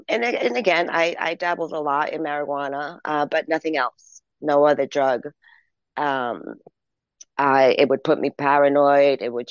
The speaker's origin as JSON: {"language": "English", "town": "Long Island", "region": "New York", "country": "United States", "tie": "born or raised there", "said": "I grew up in Long Island, New York, to graduation, 12th grade. But my mother was moving into New Jersey with her boyfriend"}